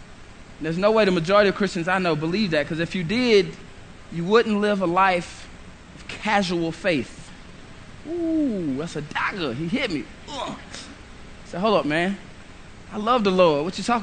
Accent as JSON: {"language": "English", "town": "Gastonia", "region": "North Carolina", "country": "United States", "tie": "born or raised there", "said": "Homeboy of mine back in Gastonia, my hometown, about 2 hours from here, right outside of Charlotte."}